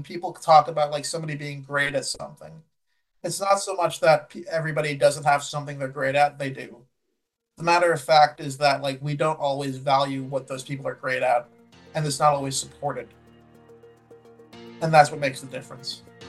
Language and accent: English; Mineola, New York, United States; born there; Well, I was born in Mineola, New York.